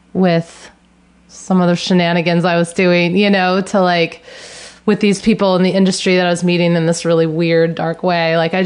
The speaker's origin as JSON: {"language": "English", "region": "California", "country": "United States", "said": "I don't know if it's because I'm from the Bay Area, but I always did The Artist's Way and The Vein of Gold."}